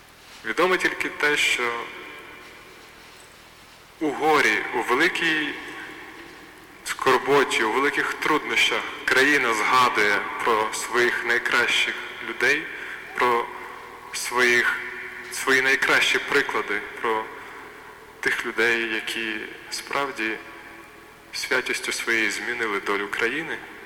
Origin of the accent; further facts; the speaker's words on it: Kyiv, Ukraine; на березі Дніпра, в моєму рідному місті Києві, де я виріс